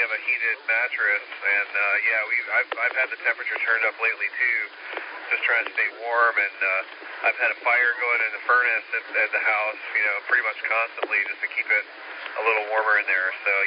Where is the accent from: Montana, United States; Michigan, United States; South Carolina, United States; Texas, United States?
South Carolina, United States; Greer; I'm from Greer, so that's pretty good.